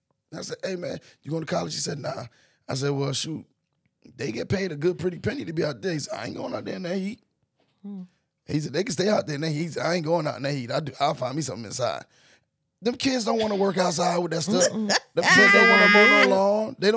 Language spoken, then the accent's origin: English; New Jersey, United States; I have a good bit of my friends that I grew up